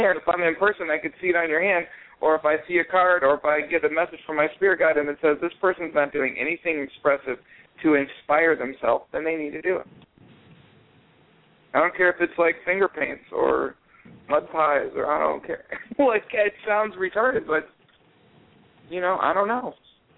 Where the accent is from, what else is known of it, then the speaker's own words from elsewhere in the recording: Cleveland, Ohio, United States; I grew up in Cleveland, Ohio. It's not the most resplendently culturally diverse or embraced.